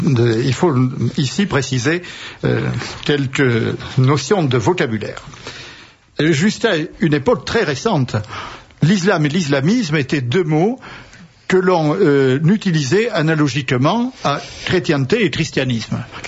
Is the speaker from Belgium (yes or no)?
no; Toulouse, Occitanie, France; comme on dirait chez moi à Toulouse.